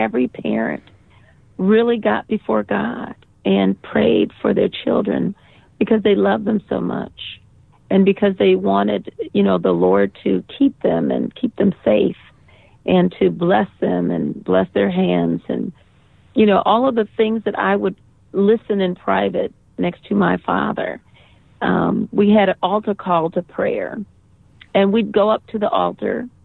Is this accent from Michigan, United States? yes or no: yes; Lansing, Michigan, United States; Well, I was born and raised in Lansing. I'm the youngest of 10 children.